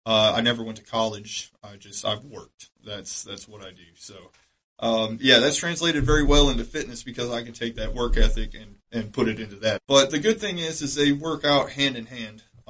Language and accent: English; Michigan, United States; That's like I came here from Michigan, man. I mean, Michigan is, there's not a lot of money there.